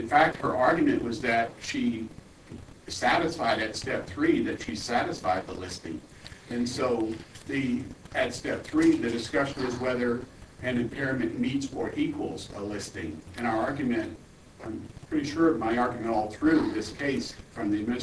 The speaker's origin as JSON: {"language": "English", "town": "Fairbanks", "region": "Alaska", "country": "United States", "said": "Good morning. … from Fairbanks."}